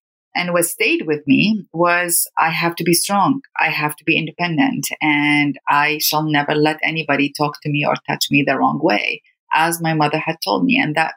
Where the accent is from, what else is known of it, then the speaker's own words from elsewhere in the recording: Iraq; Growing up in Iraq was a combination of fear. You know, I grew up knowing Saddam Hussein and my family.